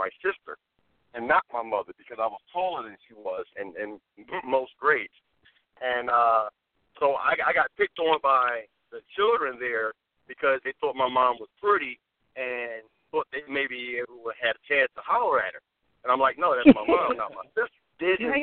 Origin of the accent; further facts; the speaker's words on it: Brooklyn, New York, United States; I was raised in Brooklyn, New York.